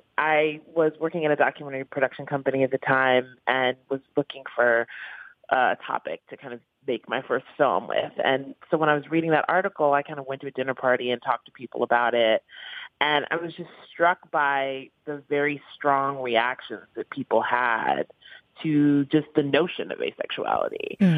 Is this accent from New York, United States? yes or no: yes; New York, United States; You know, I grew up in the East Village.